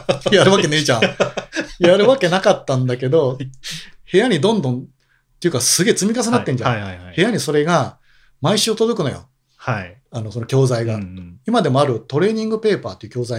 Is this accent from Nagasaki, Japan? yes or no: no; Osaka, Japan; 僕も大阪出身なんで、同じ大阪の高校球児がもう全国で大ブームになって